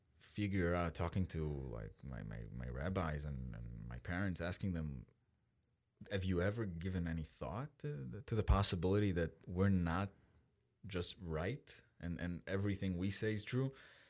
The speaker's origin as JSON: {"language": "English", "town": "Jerusalem", "region": "Jerusalem District", "country": "Israel", "tie": "born or raised there", "said": "I grew up in Jerusalem in a neighborhood called Har Nof, which is in the western part of the city. It's... mostly ultra-Orthodox"}